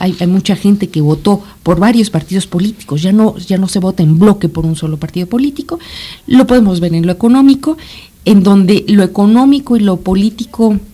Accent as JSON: {"language": "Spanish", "country": "Mexico", "said": "todos somos mexicanos, todos tenemos una cierta identidad que nos refleja y que nos envía una imagen de lo que somos."}